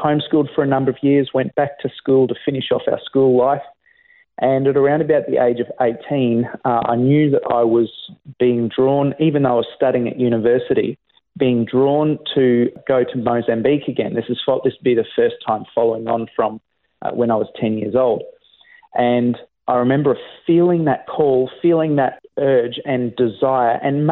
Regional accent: Brisbane, Queensland, Australia; also born or lived in Perth; I was born in Subiaco in Perth, but I was raised on the east coast of Australia, Brisbane, South Brisbane

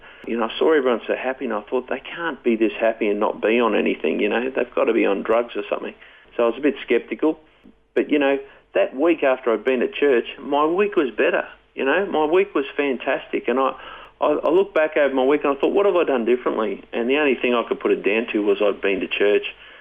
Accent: Brisbane, Queensland, Australia; Yeah, I was, I was brought up in Brisbane. You know, I was brought up in a relatively middle-class family, reasonable Christian upbringing

